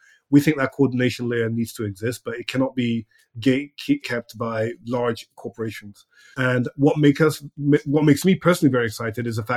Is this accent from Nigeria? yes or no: yes; Nigeria; I was originally born and raised in Nigeria, a company that really struggles financially.